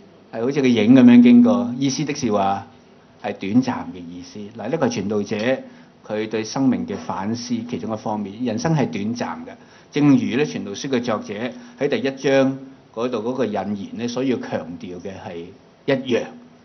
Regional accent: China; 不是我们中国人说什么身后事那个身后啊

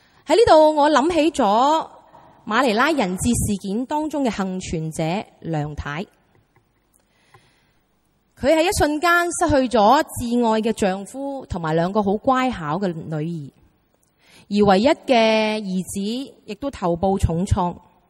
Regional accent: Hong Kong; 又鼓励我们香港人要一起坚强地生活下去。

